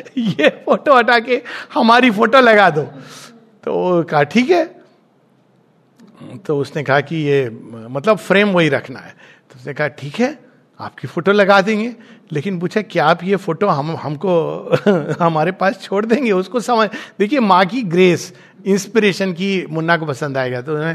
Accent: Jharkhand, India; मेरा गांव तो छोटा सा झारखंड में

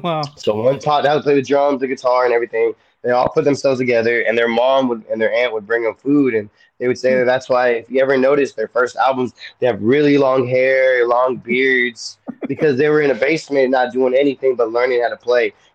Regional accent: Corpus Christi, Texas, United States; when anytime I leave and I tell people I'm from Corpus, they're like, man, all you Corpus people are the same.

